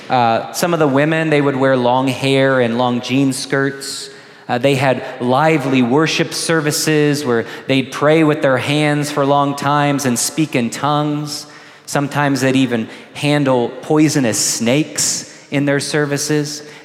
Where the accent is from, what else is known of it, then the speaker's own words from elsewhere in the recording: Kentucky, United States; Now, I grew up in Kentucky. Many of you remember that. And we had some Christians around us where I grew up who were pretty lively.